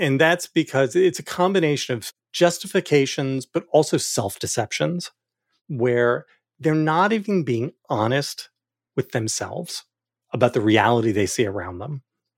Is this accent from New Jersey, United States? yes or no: yes; New Jersey, United States; I grew up in Burlington County.